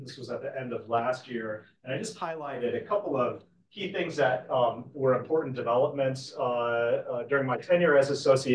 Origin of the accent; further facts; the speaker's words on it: Indiana, United States; just to tell you a little bit about myself, I grew up in Northern Indiana.